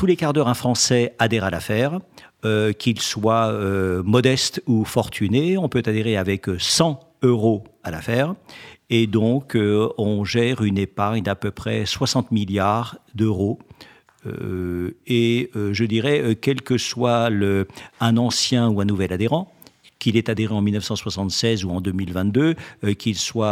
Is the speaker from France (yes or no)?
yes; Grand Est, France; Et moi, je suis alsacien, donc je n'ai pas de qualité particulière.